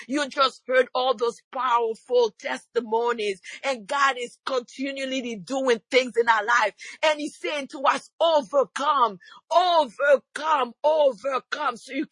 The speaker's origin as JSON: {"language": "English", "country": "Haiti", "tie": "born or raised there", "said": "I was born in Haiti and raised in an orphanage."}